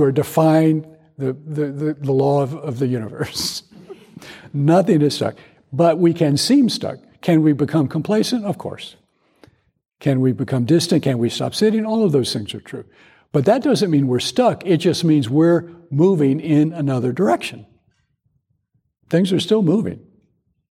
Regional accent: the South, United States; And I grew up in the South where there was a very clear demarcation of high and low, right?

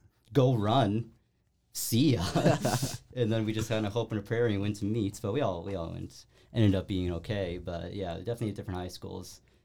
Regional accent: Barrie, Ontario, Canada; I'm from Barrie.

